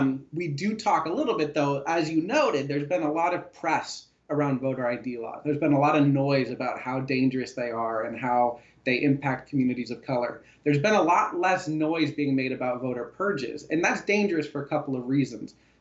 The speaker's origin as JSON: {"language": "English", "region": "Oregon", "country": "United States", "tie": "born or raised there", "said": "My home state of Oregon was the first to pass it a few years ago"}